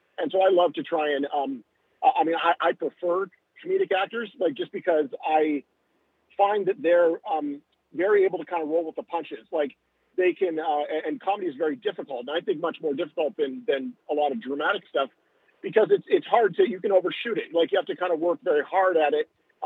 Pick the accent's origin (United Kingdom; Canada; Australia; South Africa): Canada; now in Los Angeles, United States